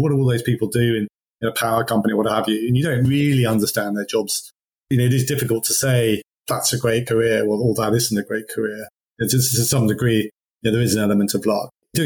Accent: England, United Kingdom; moved away as an adult; I landed in May and it was, as an Englishman, pretty nice weather.

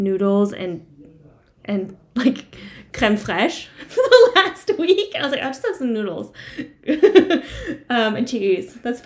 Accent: Canada; moved away as an adult; also born or lived in France / United States / London, England; now in Germany; I'm from Canada, so I went to school in French.

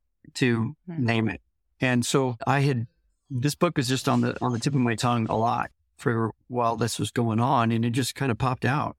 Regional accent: Gardner, Kansas, United States; Pretty much. I grew up in Gardner, which is the town right now. I moved a mile and a half from where I grew up.

